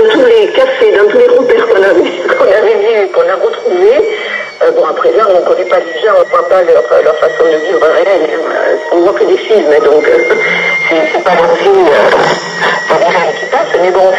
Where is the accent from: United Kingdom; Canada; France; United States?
France; sont comme chez nous en France, hein.